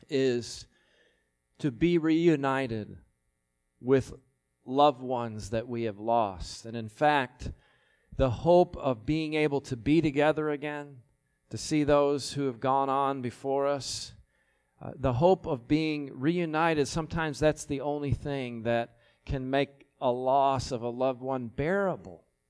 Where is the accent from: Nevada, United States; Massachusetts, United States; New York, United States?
New York, United States; Buffalo; now in Houston, United States; I miss that weather that I grew up with back in the Buffalo area.